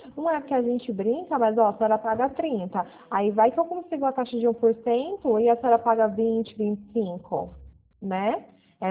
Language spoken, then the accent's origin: Portuguese; Pirassununga, São Paulo, Brazil; Eu sou daqui do interior de São Paulo, de Pirassununga.